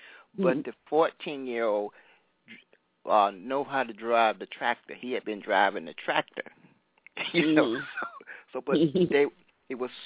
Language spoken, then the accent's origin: English; Stockbridge, Georgia, United States; I grew up in Stockbridge, Georgia, south of Atlanta.